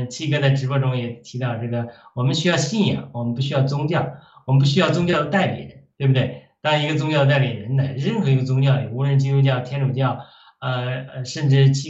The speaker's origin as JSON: {"language": "Chinese", "country": "China", "said": "税吏就是像我们中国人讲的汉奸一样"}